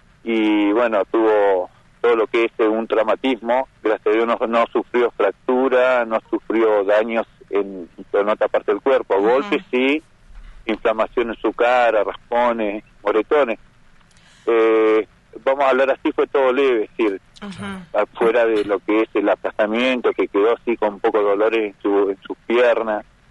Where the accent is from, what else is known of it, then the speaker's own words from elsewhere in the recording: General Roca, Río Negro, Argentina; Sí, sí, sí, soy de General Roca.